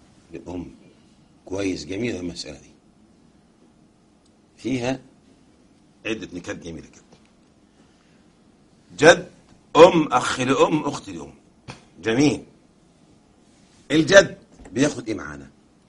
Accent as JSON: {"language": "Arabic", "country": "Egypt", "said": "العوام عندنا في مصر كلام جميل"}